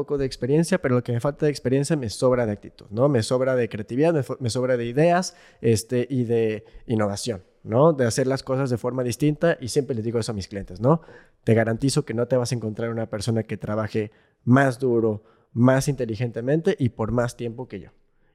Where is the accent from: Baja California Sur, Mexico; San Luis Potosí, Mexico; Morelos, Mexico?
Baja California Sur, Mexico; Los Cabos; cuando nací aquí no había realmente hospitales, entonces pues siempre digo, soy de Cabo, chollero de verdad, ¿no? O sea, nunca viví en La Paz, toda mi vida crecí y viví en Los Cabos, viví un año de intercambio en Bélgica en 2013-2014 y estudié la universidad en la Ciudad de México